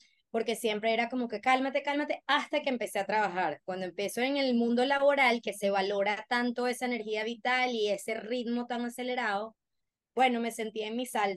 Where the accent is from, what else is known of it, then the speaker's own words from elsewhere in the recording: Venezuela; now in Mexico; Pues mira, yo soy venezolana, creo que ya lo pudieron notar por mi acento, pero a veces en México me confunden con colombiana